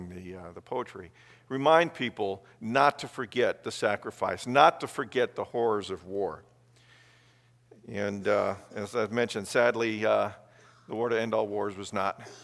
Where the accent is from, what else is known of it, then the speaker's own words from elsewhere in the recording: Michigan, United States; I'm a Lions fan, I'm from Michigan, not much to claim lately.